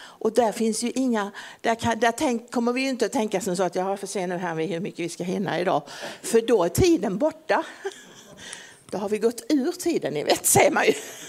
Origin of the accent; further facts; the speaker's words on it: Helsingborg, Skåne, Sweden; För när jag växte upp nere i Helsingborg och så pratade vi med varandra.